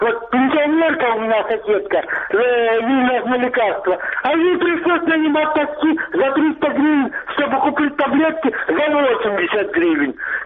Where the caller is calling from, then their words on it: Luhansk Oblast, Ukraine; Луганская область.